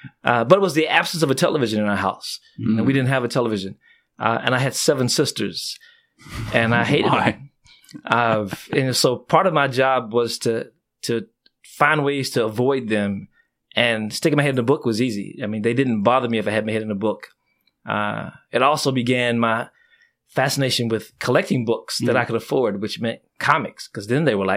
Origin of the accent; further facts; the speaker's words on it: Danville, Kentucky, United States; I'm from Danville, Kentucky. Edge of Appalachia, the heartland, the home of Center College, title town, you know, annually voted one of the best small towns in America.